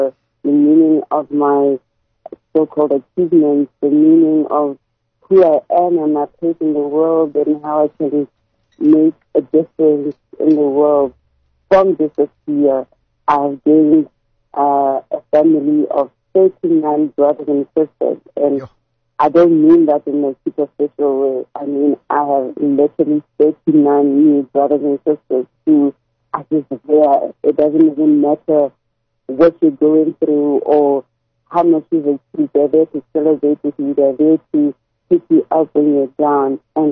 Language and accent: English; Gaborone, Botswana; moved away as an adult; now in South Africa; I'm actually born and bred in Gaborone, like you said.